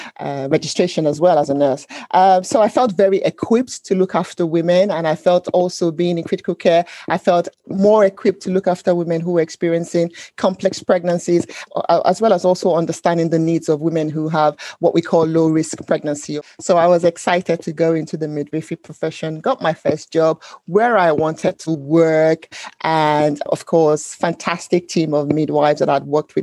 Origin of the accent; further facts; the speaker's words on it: Nigeria; now in United Kingdom; growing up in Nigeria, I had no idea what that meant.